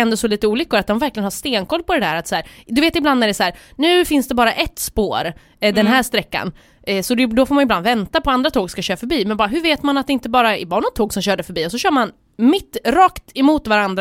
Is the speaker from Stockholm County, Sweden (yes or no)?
no; Gothenburg, Västra Götaland County, Sweden; som gammal göteborgare vet man säkert att